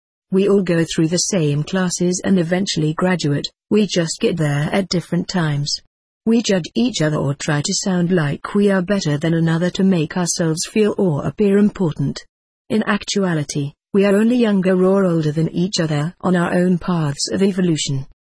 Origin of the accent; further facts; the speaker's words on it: Wichita, Kansas, United States; I was raised in the Episcopal Church in the Midwestern town of Wichita, Kansas, and was considered a Christian, just like everyone else there.